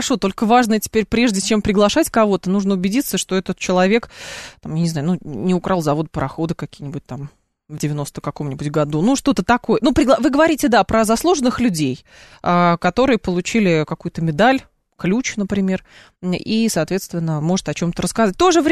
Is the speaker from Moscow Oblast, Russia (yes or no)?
yes; Lyubertsy, Moscow Oblast, Russia; Я дитя 90-х. Более того, я из Люберец.